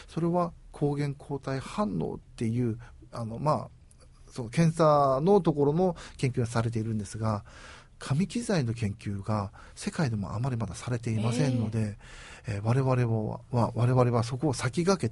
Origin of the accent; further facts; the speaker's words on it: Shikokuchuo, Ehime, Japan; 私は地元の四国中央市の方、また愛媛県の方、または四国全体の企業さんにもお世話になってますんで